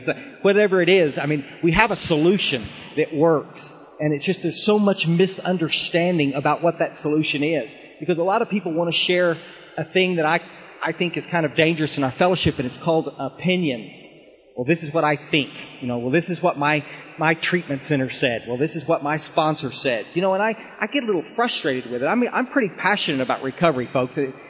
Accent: Ingram, Texas, United States; I'm from Ingram, Texas, which is a million miles from here. Not just in miles, guys. I mean, we are on a different planet. I mean, this Ingram, Texas, little country, little town down there, kind of San Antonio in Texas. I was raised around the Texas Hill Country

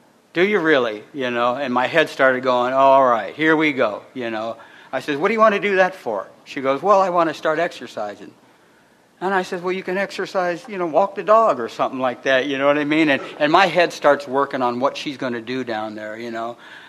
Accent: California, United States; also born or lived in Detroit; I was born in Detroit, and I came out to California when I was about 3 years old, 3.5 years old. I brought up in a little foster home for a while

